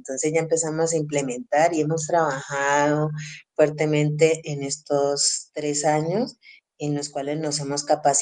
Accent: Valle del Cauca, Colombia; Mi mamá es de aquí, pero yo pues soy del Valle

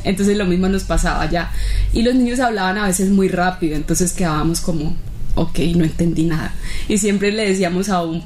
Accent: Colombia; soy de Colombia

